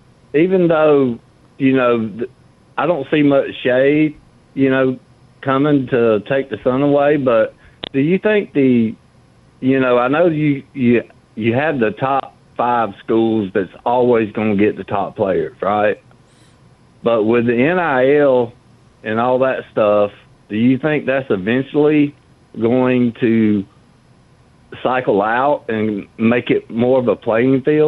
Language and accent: English; Georgia, United States; now in Auburn, United States; I've been watching you for a few years, but I currently live in Auburn, Alabama, but I was born and raised in Georgia.